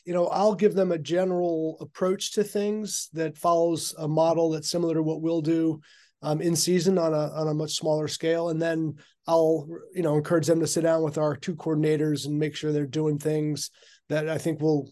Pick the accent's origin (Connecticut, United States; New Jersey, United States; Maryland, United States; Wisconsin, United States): Connecticut, United States; New Canaan; Growing up in Connecticut, New Canaan.